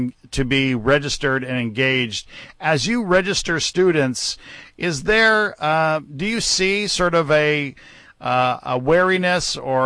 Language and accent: English; Puerto Rico; I think growing up in Puerto Rico and it being very political there probably gives more credit in terms of my engagement in politics.